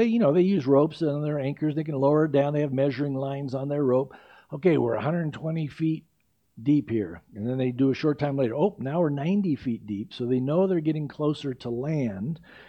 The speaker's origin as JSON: {"language": "English", "town": "San Diego", "region": "California", "country": "United States", "tie": "born or raised there", "said": "I grew up in San Diego, and I remember one time, it was one of the first times I went deep sea fishing."}